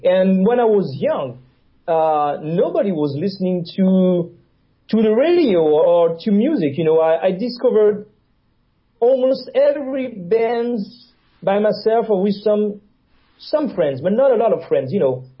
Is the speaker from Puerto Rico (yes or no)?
no; Corsica, France; now in United States; originally from Corsica.